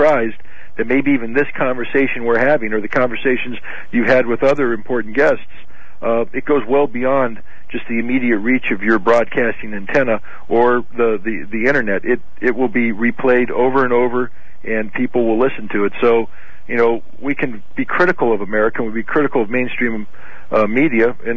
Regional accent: Albany, New York, United States; I'm from Albany, New York, and we have a similar station here, WAMC

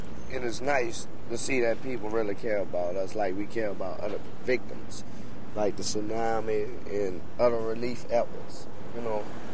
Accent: New Orleans, Louisiana, United States; now in Houston, United States; I'm from New Orleans, some of St. Bernard, New Orleans, Spanish. But it feels better down here, you know what I'm saying?

